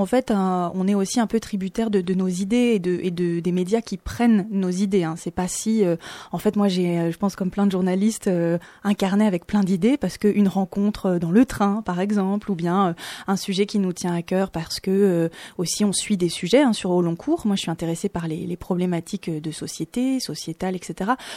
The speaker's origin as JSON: {"language": "French", "town": "Grenoble", "region": "Auvergne-Rhône-Alpes", "country": "France", "said": "Moi je suis grenobloise, donc au bout d'un moment, c'est vrai que je connais bien le tissu associatif"}